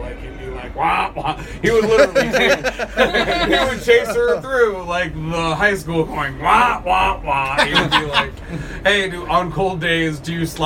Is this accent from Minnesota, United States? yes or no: no; Avon Lake, Ohio, United States; Avon Lake.